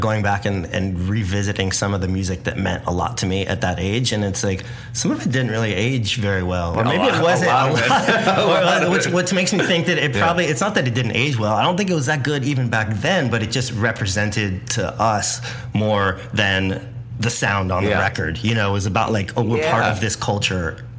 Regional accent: Santa Barbara, California, United States; like growing up in Santa Barbara.

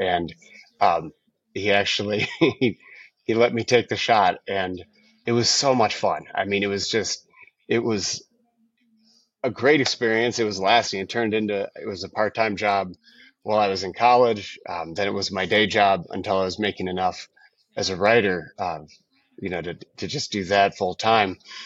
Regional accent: Bloomington, Indiana, United States; So it's set in my hometown of Bloomington, Indiana in 1999.

